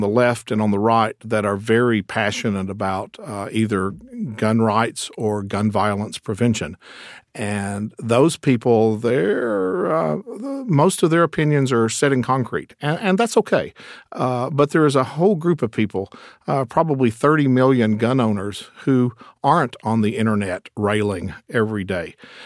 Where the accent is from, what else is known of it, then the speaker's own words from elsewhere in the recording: Harlan, Kentucky, United States; also born or lived in New York / California; I've lived in New York and California and different places, so some of that is gone. But I'm from Harlan, so there's a certain level of me that's not going to change.